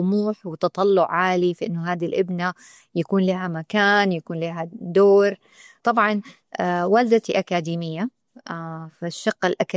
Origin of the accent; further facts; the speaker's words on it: Hejaz, Saudi Arabia; أنا من الحجاز، ثقافة سعودية موطنا، مسلمة،